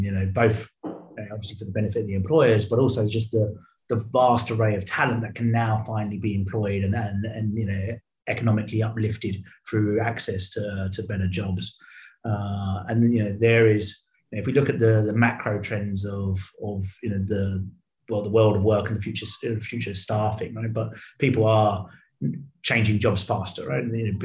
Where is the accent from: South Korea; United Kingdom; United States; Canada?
United Kingdom; now in Singapore; I'm obviously British, I live in Singapore, I've worked in the States and France and Spain, right?